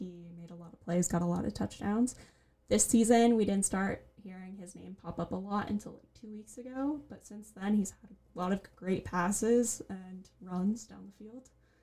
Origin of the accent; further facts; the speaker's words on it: Hamilton, Ontario, Canada; My hometown is Hamilton, so I...